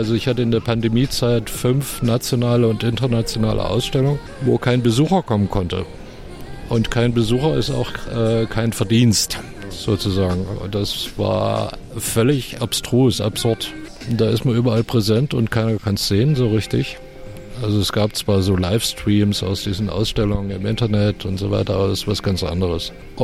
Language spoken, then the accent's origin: German; East Germany, Germany; das finde ich ja sowieso als Ostdeutscher sehr angenehm.